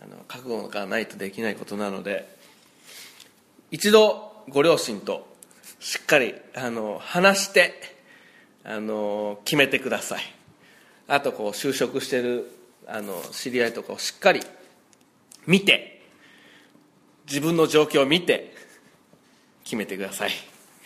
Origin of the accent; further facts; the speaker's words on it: Osaka, Japan; now in Tokyo, Japan; 僕大阪出身で